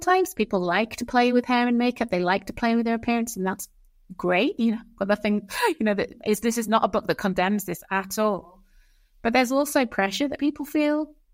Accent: England, United Kingdom; now in Edinburgh, United Kingdom; I'm originally from England, but I'm based in Scotland in the University of Edinburgh.

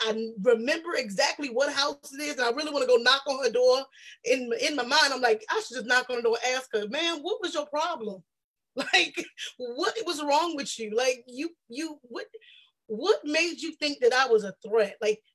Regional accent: South Carolina, United States; And I realized that I'm used to it because I'm from South Carolina, so that happens.

